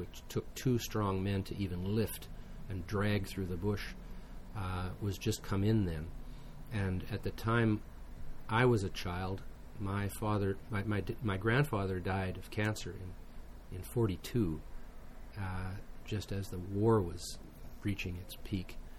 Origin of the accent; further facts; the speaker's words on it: Winter Harbour, British Columbia, Canada; born there; which I was born on floats in Winter Harbour. And when I was born, the float camp was already had been moved in around 1942, was moved up to Awachalta Inlet